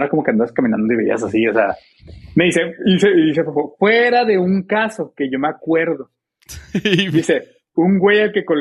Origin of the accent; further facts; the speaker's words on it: Ciudad Juárez, Chihuahua, Mexico; Porque yo crecí en Juárez, ¿sí? Pero una versión muy chiquita de... O sea, yo solo conozco ciertas partes de Ciudad Juárez. No conozco todo Juárez.